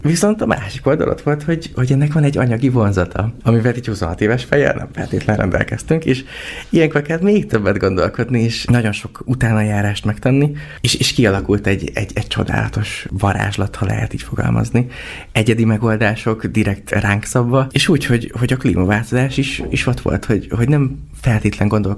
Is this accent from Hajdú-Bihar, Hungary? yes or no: yes; Debrecen, Hajdú-Bihar, Hungary; Én is egy akkor 26 éves debreceni panelgyerek voltam, aki bár Józsán nőttem fel